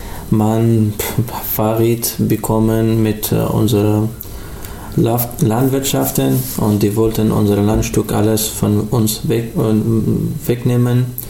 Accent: Afghanistan; German is a second language; now in Ulm, Germany; ich komme aus Afghanistan. Ich wohne jetzt endlich in Ulm, Hasslerstraße

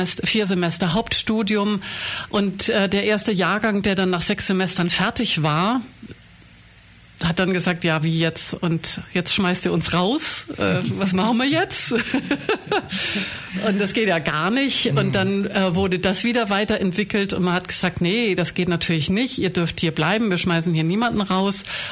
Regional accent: Hamburg, Germany; moved away as an adult; also born or lived in Munich; Nein, also ich bin gebürtige Hamburgerin. Mhm. Und habe nach dem Abitur bin ich dann tatsächlich aus Hamburg weg und habe dann war 2 Jahre im Ausland

